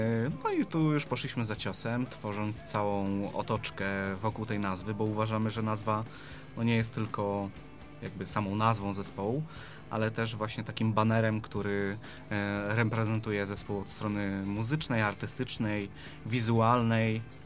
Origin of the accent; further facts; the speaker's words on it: Szczecinek, West Pomeranian Voivodeship, Poland; wszyscy trzej pochodzimy z niewielkiej miejscowości w zachodniopomorskiej, ze Szczecinka.